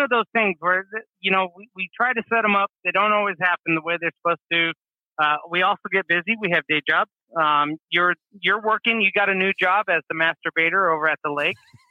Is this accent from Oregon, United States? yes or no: yes; Oregon, United States; I'm from Oregon.